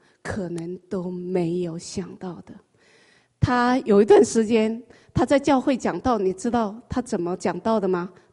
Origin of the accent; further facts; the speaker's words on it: China; 我们从中国大陆来的弟兄姊妹，尤其我们也是我们中国人